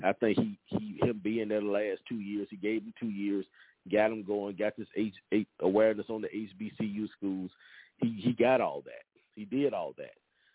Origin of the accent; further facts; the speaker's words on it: Monroe, Louisiana, United States; I'm from that area. I'm from Monroe, Louisiana, right outside of Grambling, about an hour away.